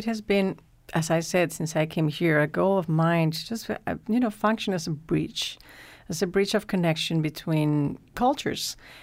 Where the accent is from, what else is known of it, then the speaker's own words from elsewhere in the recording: Mexico; now in San Francisco, United States; yes, we're in San Francisco, and I'm from Mexico